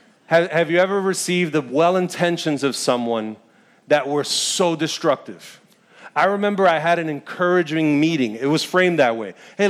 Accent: New York, United States; Because I'm a New Yorker, and I'm proud of that.

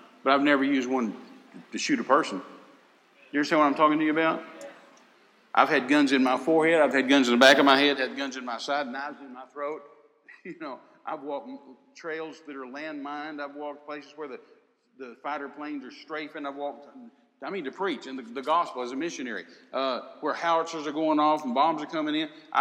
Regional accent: Texas, United States; And hey, I'm a Texan. I love guns. I got lots of guns.

